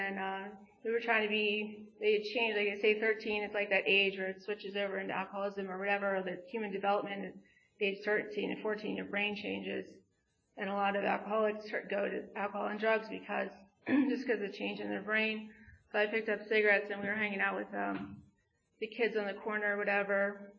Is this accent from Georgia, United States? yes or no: no; Ambler, Pennsylvania, United States; Anyway, I grew up in Ambler. I have a younger brother.